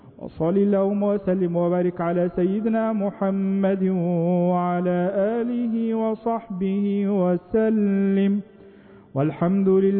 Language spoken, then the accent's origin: Arabic; Egypt; اللهم اجعل بلدنا مصر أمنا أمانا، سلما سلاما، سخاء رخاء